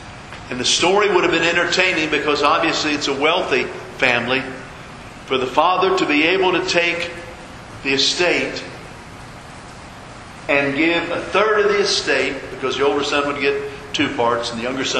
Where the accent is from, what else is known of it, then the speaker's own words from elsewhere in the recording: Laughlin, Maryland, United States; Now, in my hometown of Laughlin, Maryland, there was no movie theater.